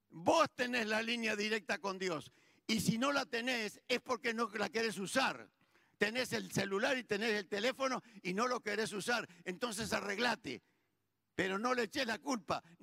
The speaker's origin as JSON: {"language": "Spanish", "country": "Argentina", "said": "nosotros como cristianos y como argentinos"}